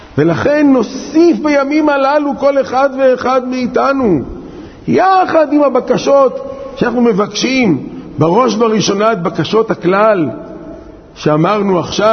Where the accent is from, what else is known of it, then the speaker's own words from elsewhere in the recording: Jerusalem, Jerusalem District, Israel; ברוך השם, אנחנו מירושלים לא מרגישים את הטעם הזה